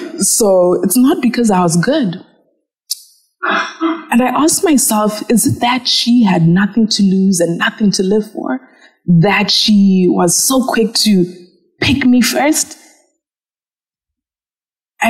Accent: Zimbabwe; I'm originally from Zimbabwe.

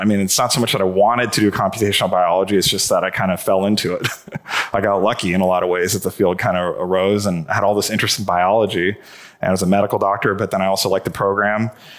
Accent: California, United States; I'm a Californian through and through. Well, I mean, my parents are from India. I was born here in Orange County.

